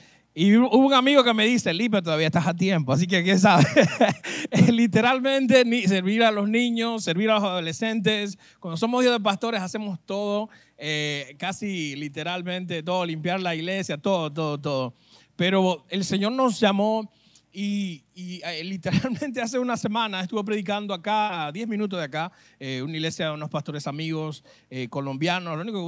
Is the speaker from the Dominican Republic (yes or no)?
yes; Dominican Republic; also born or lived in New Jersey; now in United States; porque nací en Nueva Jersey, pero me crié en República Dominicana.